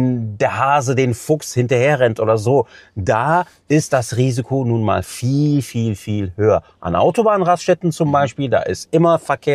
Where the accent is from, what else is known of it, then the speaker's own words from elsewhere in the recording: Cologne, North Rhine-Westphalia, Germany; als ein Nordrhein-Westfalener Junge, als Kölner Junge, der das tagtäglich erlebt.